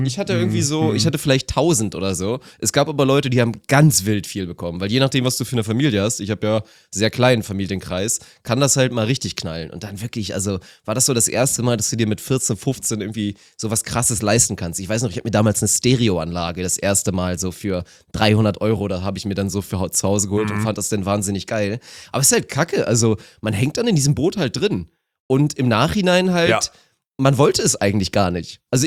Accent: Northern Germany, Germany; Ich bin aus dem Norden, da ist niemand.

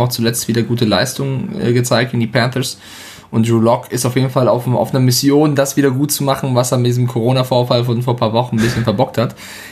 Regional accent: Switzerland; Ich bin Schweizer. Ich kann Schweizerdeutsch ohne Ende.

